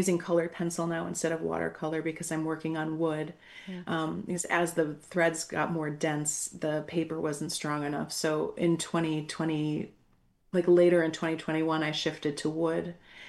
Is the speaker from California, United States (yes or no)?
no; Minnesota, United States; And so, like, as a Minnesotan, it's like it's exciting, right?